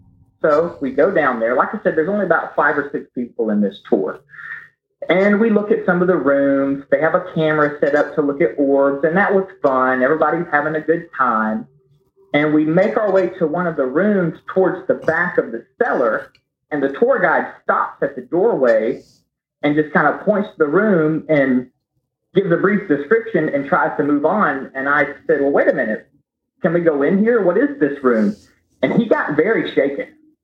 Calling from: Georgia, United States; Hey, Tony and Jimmy … I am calling from the mountains of Northeast Georgia.

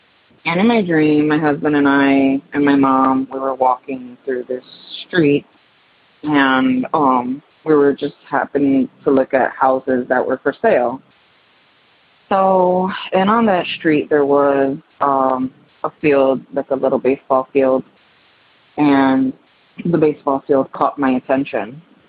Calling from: Connecticut, United States; I'm calling from Connecticut.

